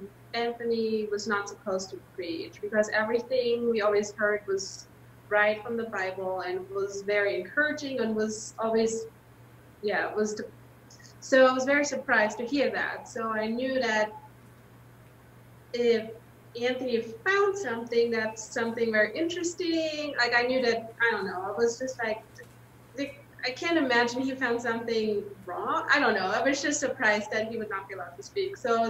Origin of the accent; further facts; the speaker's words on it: Germany; I'm from Germany originally.